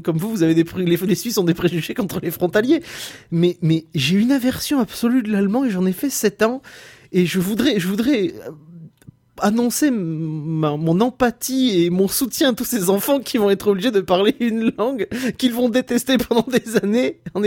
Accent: Nouvelle-Aquitaine, France; dans mon bled frontalier de l'Espagne près de Biarritz

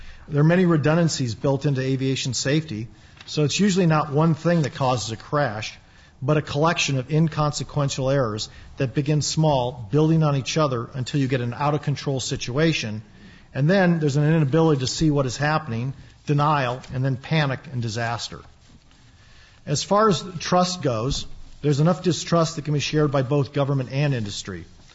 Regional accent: California, United States; Kind of reminds me of growing up in Silicon Valley, the dot-com bust.

